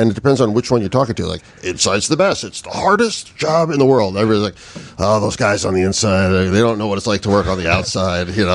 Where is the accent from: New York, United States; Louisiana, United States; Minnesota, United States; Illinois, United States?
New York, United States; I'm from New York